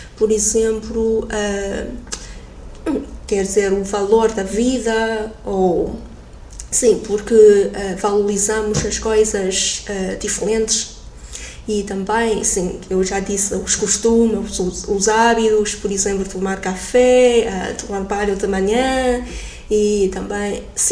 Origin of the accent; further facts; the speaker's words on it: China; Portuguese is a second language; now in Portugal; porque eu sou chinesa